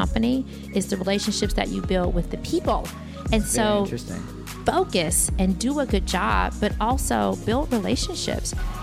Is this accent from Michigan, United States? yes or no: yes; Detroit, Michigan, United States; You know, growing up in Detroit was fun. It was community, it was life, it was my childhood.